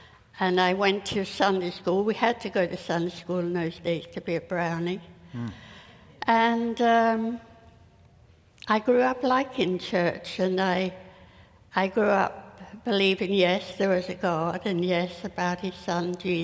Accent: London, Ontario, Canada; Well, I grew up in the London area.

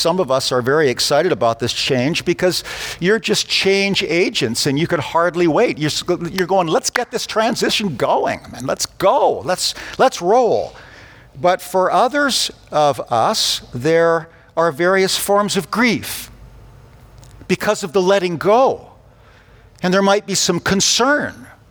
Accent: Calgary, Alberta, Canada; So, when I moved from Haysboro in South Calgary to Lakeview, I was in grade 3. Moving from Haysboro to Lakeview meant we lived in a different house on a different street.

